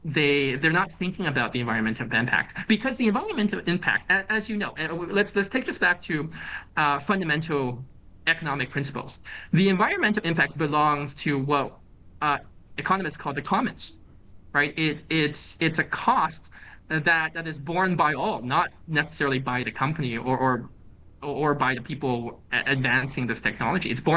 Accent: Canada; also born or lived in China; See, I grew up in Canada, but I'm from China originally, and I go back to China on occasion

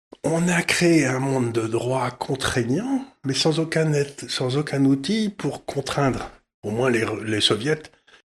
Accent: Syria; born there; Vous savez, moi, je suis né en Syrie. Dans ma famille, j'ai toujours entendu parler de l'armée turque.

